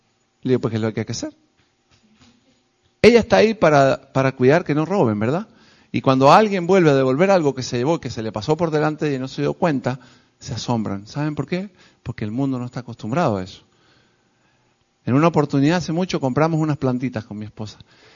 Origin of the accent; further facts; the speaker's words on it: Argentina; Hermano, yo soy argentino, aquí tenemos argentinos también.